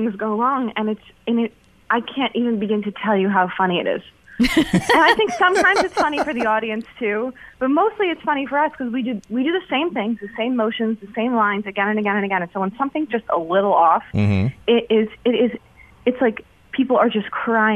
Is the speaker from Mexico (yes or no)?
no; New York City, New York, United States; You know, growing up in New York City, I went to see so many people I looked up to do their solo shows